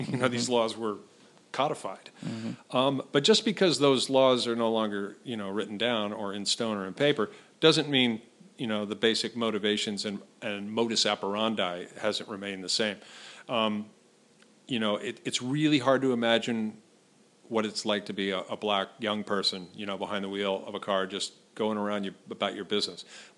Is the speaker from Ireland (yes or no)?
no; California, United States; I grew up in the Bay Area.